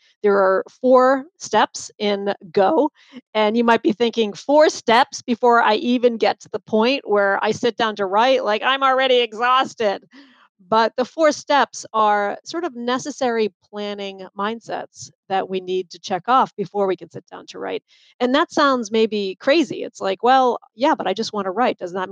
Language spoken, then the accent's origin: English; Boston, Massachusetts, United States; accent: Boston; You heard my Boston accent there for half a second.